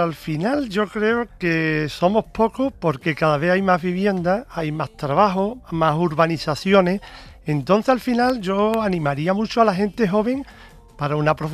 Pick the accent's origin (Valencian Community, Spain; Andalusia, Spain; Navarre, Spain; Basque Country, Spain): Andalusia, Spain; El Puerto de Santa María; Yo soy del Puerto Santa María, Cádiz.